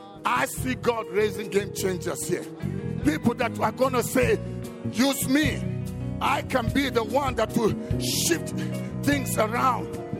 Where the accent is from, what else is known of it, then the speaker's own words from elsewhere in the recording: Namibia; We're from Namibia.